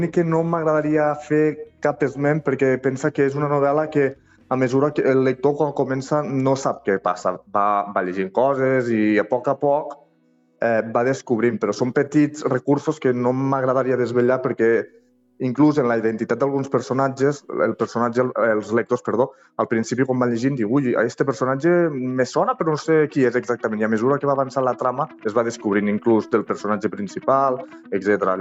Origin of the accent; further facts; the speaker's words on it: Tortosa, Catalonia, Spain; jo soc de Tortosa, tot i que actualment estic vivint fora, a vegades me sorprèn del meu territori, no?